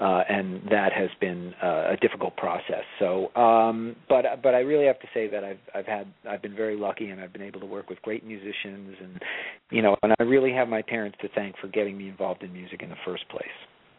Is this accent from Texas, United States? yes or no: no; Long Island, New York, United States; I grew up on Long Island.